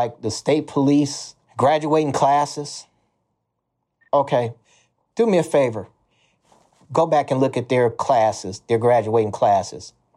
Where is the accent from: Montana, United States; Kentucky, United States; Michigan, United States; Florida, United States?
Michigan, United States; Flint; I'm from born and raised in Flint, Michigan, 53-year-old black male.